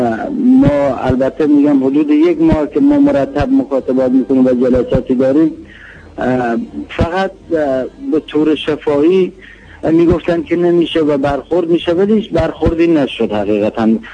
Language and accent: Persian; Khuzestan, Iran; به عنوان یک کارگر، به عنوان یک خوزستانی شاغل در نیشکر هفت‌تپه.